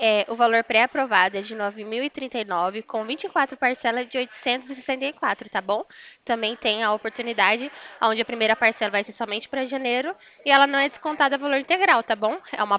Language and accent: Portuguese; Americana, São Paulo, Brazil; eu sou daqui de Americana, né, São Paulo.